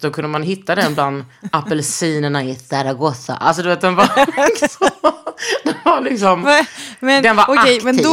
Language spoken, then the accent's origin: Swedish; Skåne, Sweden; accent: Scanian; Du menar om jag ökar min skånska?